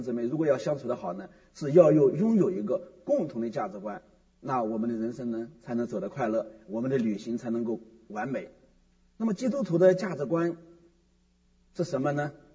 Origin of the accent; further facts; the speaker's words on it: China; 但是我们中国人呢又不太尊重历史